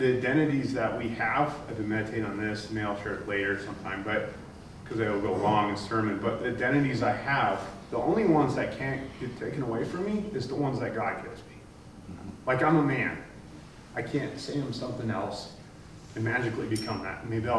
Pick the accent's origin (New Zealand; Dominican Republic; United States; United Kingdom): United States; I'm an American, I don't have huge trials